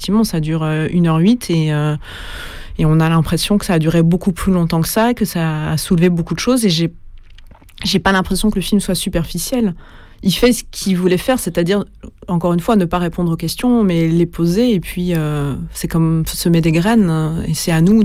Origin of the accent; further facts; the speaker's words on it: France; Et en tant que Français, on se le reçoit